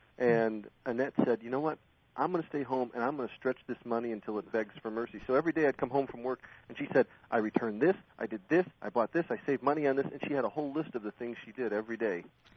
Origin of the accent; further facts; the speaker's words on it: Chicago, Illinois, United States; I was raised in Chicago.